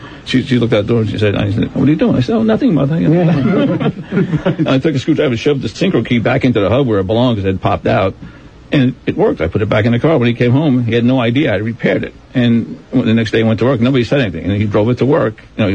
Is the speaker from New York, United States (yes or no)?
yes; New York City, New York, United States; born there; moved away; I was born in Manhattan. We moved out here because my father got a job at Republic during the war, you know, back in the 40s.